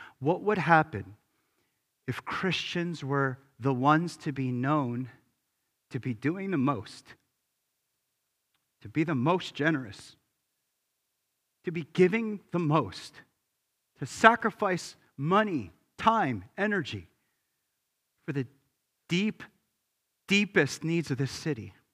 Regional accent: United States; I'm Korean American. I hadn't been there since 1987. I was a little kid.

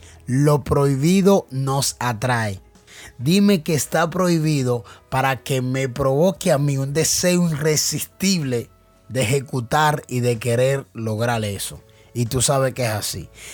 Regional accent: Neiba, Baoruco, Dominican Republic; Neiva es mi tierra natal, queda en el sur del país, en el sur de la República Dominicana. Allí me crié como cualquier familia, una familia totalmente humilde pero trabajadora

